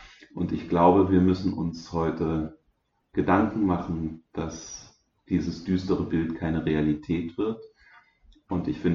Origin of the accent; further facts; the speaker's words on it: Baden-Württemberg, Germany; ich bin in Südbaden aufgewachsen